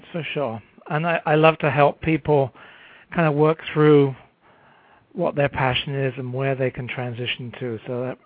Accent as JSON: {"language": "English", "region": "England", "country": "United Kingdom", "moved": "yes", "lives_now": "United States", "said": "I'm from England originally, but I've been in the States for 15 years now."}